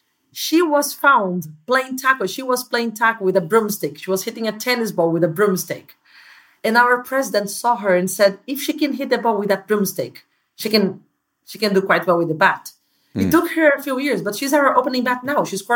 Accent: Brazil; when we started cricket here in my hometown, there was no cricket.

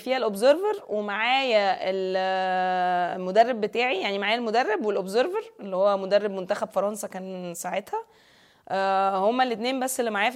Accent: Egypt; السباحين عندنا في مصر ما يقدروش ينافسوا عالميا قوي

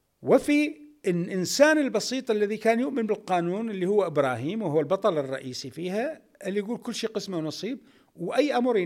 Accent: Iraq; لأنه أنا من العراق

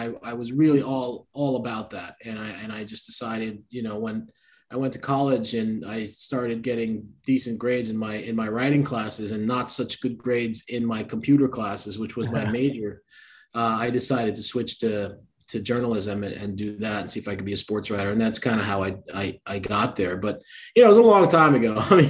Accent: Jamaica; now in United States; I came from the West Indies. I come from Jamaica and we don't have ice in Jamaica.

